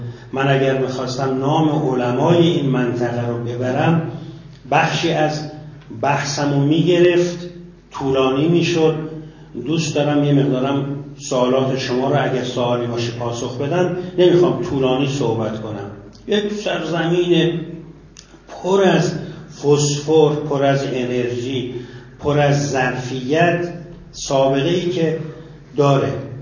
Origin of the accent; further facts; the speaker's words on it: Abarkuh, Yazd, Iran; ما سال 52 در شهر خودمون ابرکو طلبه شدیم. اولش 23 نفر بودیم